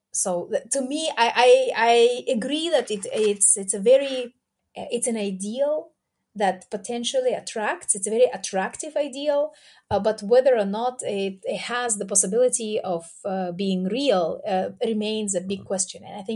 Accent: Kazakhstan; English is a second language; But when I say that I'm from Kazakhstan, then the situation immediately changes.

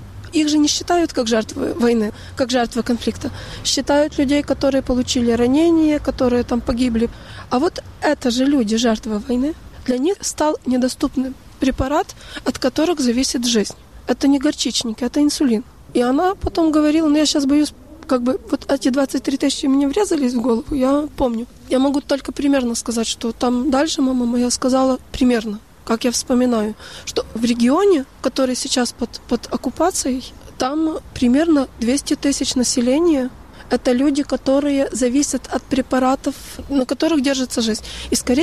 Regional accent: Lviv Oblast, Ukraine; И я местный человек в районе Равы Русской, в районе вообще в полях

